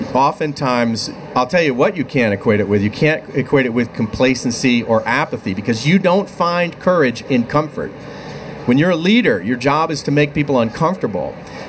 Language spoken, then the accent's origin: English; Ireland; Well, I'm Irish